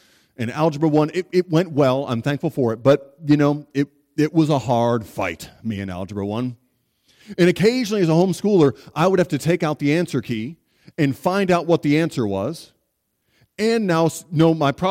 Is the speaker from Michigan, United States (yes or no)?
yes; Michigan, United States; my Detroit Lions, my dear, beleaguered, broken-down Detroit Lions, where I grew up in Michigan